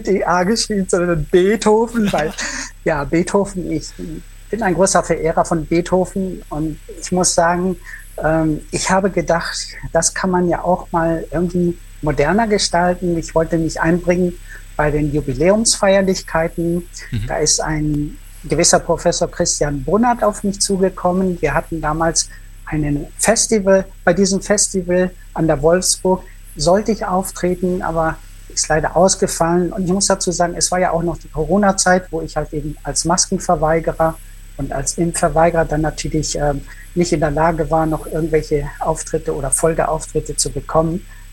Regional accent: Asunción, Paraguay; now in Germany; Ich komme aus Asunción, das ist die Hauptstadt von Paraguay in Südamerika.

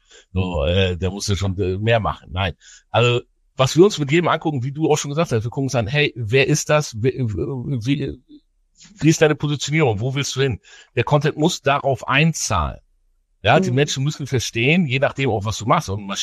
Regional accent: Bremen, Germany; So, jetzt komme ich aus Bremen, ja.

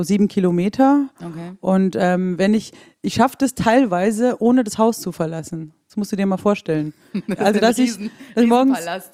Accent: Baden-Württemberg, Germany

